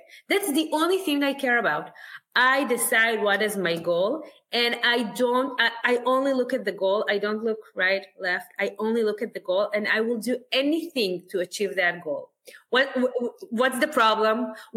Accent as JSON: {"language": "English", "town": "Hod HaSharon", "region": "Central District", "country": "Israel", "tie": "born or raised there", "said": "And I grew up in Hod HaSharon, which is, I don't know if you know this, but in Hod HaSharon, there is not a lot of Olim Chadashim or people that are immigrants."}